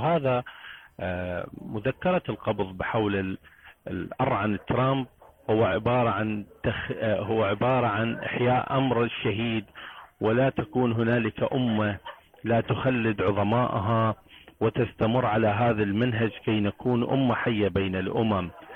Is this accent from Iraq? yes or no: yes; Iraq; من العراق